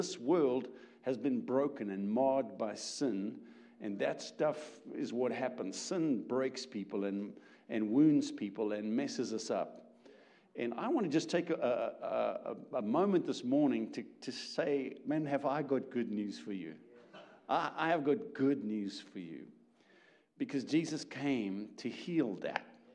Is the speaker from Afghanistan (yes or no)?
no; South Africa; accent: South African; now in Atlanta, United States; You will notice that my accent is a little different. We're from originally South Africa, which is what I call, this is the deep southern accent, right?